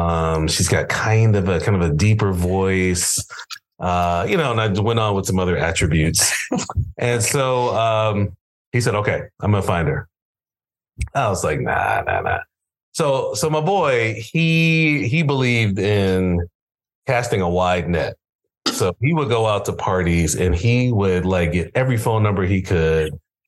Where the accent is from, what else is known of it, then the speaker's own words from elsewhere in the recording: Ohio, United States; I'm originally from Ohio.